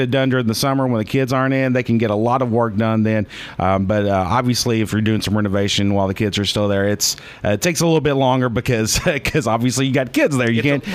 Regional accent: Oklahoma, United States; because where I came from Oklahoma, near the Moore area

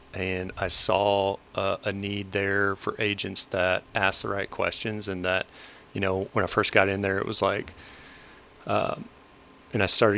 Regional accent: Parsons, United States; I grew up in the area. I grew up in Parsons, actually, born and raised there.

